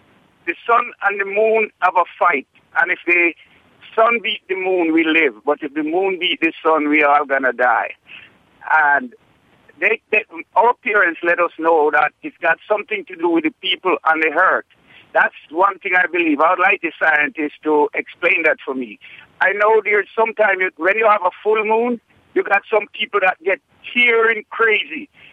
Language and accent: English; Jamaica; I'm from Jamaica, and I'm 64 years old, and I've been watching eclipse ever since.